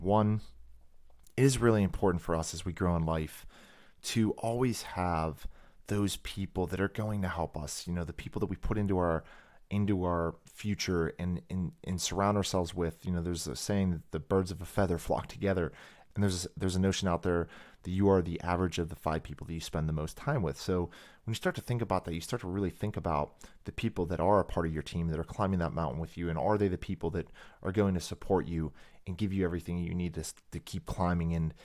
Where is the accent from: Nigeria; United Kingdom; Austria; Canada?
Austria; English is a second language; moved away as an adult; now in United States; It is true that I grew up in Austria without plumbing. It is true that I moved to America alone with just a gym bag.